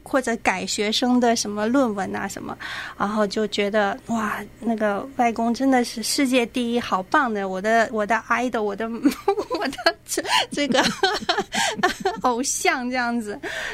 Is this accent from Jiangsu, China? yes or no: no; Beijing, China; also born or lived in Qingdao; 妈妈才把我从青岛那边接回来吧，然后就开始上小学，然后那个时候上的是实验二小，北京实验二小，那个是一个好像是一个重点学校